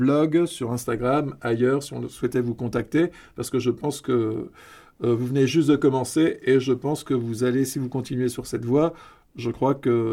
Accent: Switzerland; Moi, je viens du pays de Noël. J'ai passé mon enfance, mon adolescence et ma première jeunesse en Suisse.

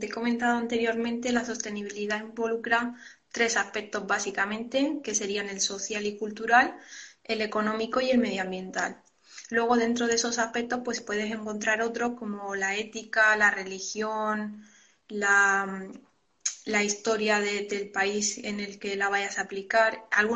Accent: Region of Murcia, Spain; pues yo soy de Murcia, también hay escasez de agua

